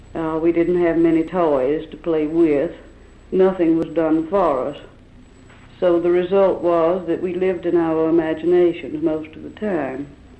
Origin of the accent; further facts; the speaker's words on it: the South, United States; We are mostly Irish, Scottish, English, Welsh. We grew up in an agricultural society mainly. The tradition of the South is not urban.